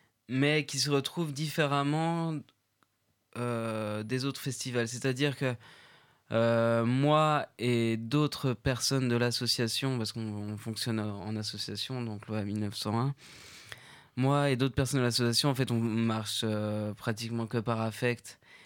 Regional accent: Paris, Île-de-France, France; on va me détester en tant que pur parisien centré.

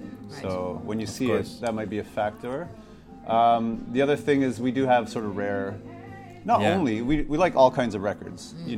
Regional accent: Toronto, Ontario, Canada; now in London, United Kingdom; So, excuse me, I'm from Toronto

